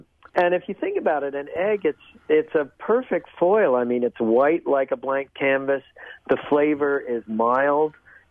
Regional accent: New England, United States; I'm a Yankee from New England.

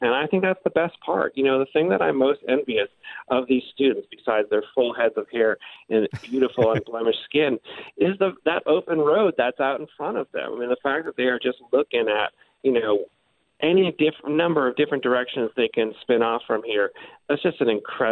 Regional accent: Massachusetts, United States; I came from Massachusetts. I was not, you know, familiar with the school terribly much

